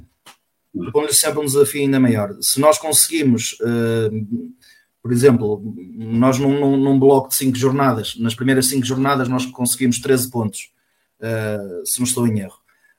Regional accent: Castelo de Paiva, Norte, Portugal; now in Lousada, Portugal; eu sou natural de Castelo de Paiva, embora esteja a residir em Lousada, sou natural de Castelo de Paiva

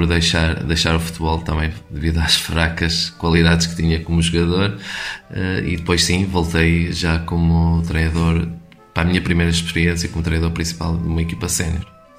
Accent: Ferreira, Portugal; Para mim foi um grande orgulho, sou cá de Ferreira, por isso vencer na nossa terra tem um sabor especial.

